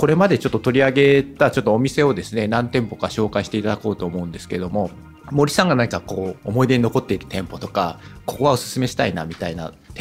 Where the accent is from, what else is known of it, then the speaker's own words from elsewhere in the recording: Fukuoka, Japan; 私もさっきその福岡出身で豚骨だって話しましたけども、